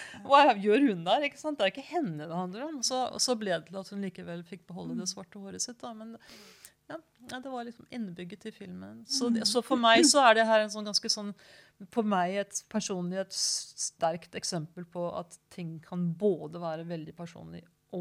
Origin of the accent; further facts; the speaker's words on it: Hamar, Innlandet, Norway; jeg vokste opp på Hamar, en liten by som var veldig fredelig, og det var ikke noe farlig